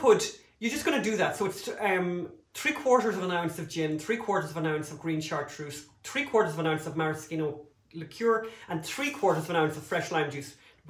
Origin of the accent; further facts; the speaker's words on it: Ireland; when we were growing up in Ireland